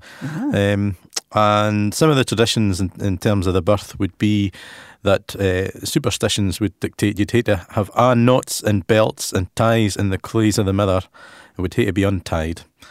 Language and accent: English; Arbroath, Scotland, United Kingdom; So I minded a Hansel when I was growing up in Arbroath